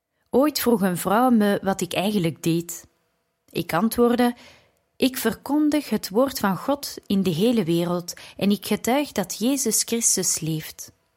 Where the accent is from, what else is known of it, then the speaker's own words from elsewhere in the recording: India; Dutch is a second language; Ik ben in India opgegroeid en naar school geweest met kinderen uit verschillende geloofsovertuigingen